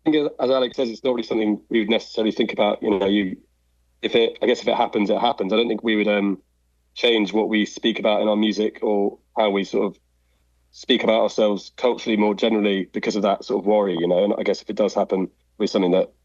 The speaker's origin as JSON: {"language": "English", "country": "United Kingdom", "tie": "born or raised there", "said": "I think also kind of growing up in the UK, America is such a kind of cultural touch point."}